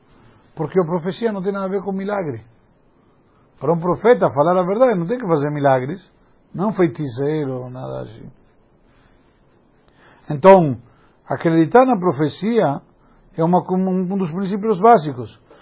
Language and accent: Portuguese; Argentina; Eu menos, porque sou argentino.